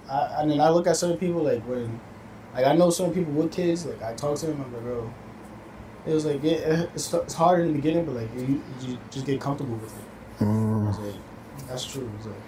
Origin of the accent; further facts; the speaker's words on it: New York, United States; I'm like, yeah, New York. He was like, New York? I would have thought Cali. I was like, nah, I'm from New York.